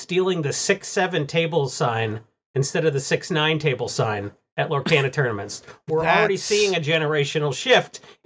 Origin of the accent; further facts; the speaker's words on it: United States; and I'm from America where like all the dumb jocks make fun of hockey fans.